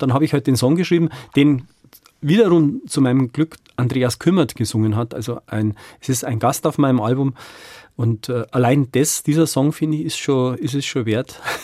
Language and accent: German; Bavaria, Germany; weil bei uns in Bayern sagt man, Mitleid kriegst umsonst und Neid muss man sich teuer erkämpfen.